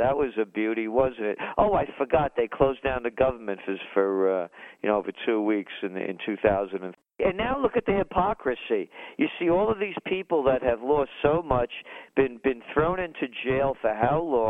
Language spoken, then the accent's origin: English; Bronx, New York, United States; born or raised there